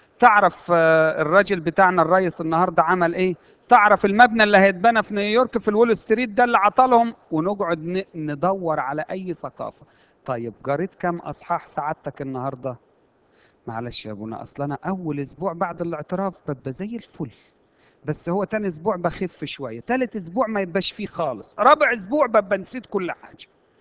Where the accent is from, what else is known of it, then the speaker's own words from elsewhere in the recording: Egypt; إحنا كمصريين متربيين على ثقافة إن العفة هي عفة الجسد بس